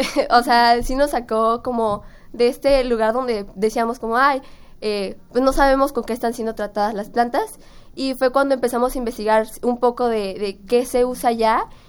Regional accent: Jalisco, Mexico; nosotros que somos jaliscienses

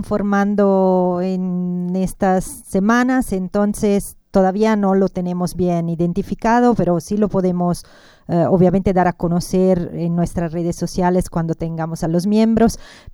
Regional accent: Italy; now in Mexico; como italiana, tengo 25 años en México

